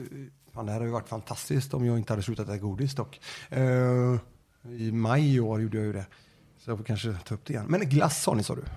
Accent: Sweden; vi är ju svenskar

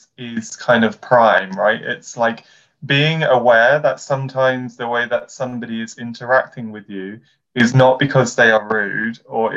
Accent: London, United Kingdom; accent: London; I'm British. I sound on the whole relatively standard, but you know, you can probably hear there's some features in my speech that are London, because I am from London

